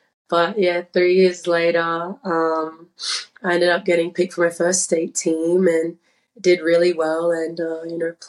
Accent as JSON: {"language": "English", "town": "Brisbane", "region": "Queensland", "country": "Australia", "tie": "born or raised there", "said": "Yeah, so I was born and raised in Brisbane, Queensland, Australia, the Sunshine State."}